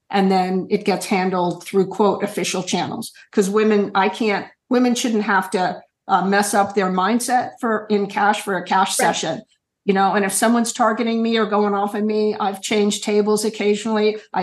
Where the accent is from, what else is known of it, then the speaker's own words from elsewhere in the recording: New York, United States; but I'm a New Yorker, so you can imagine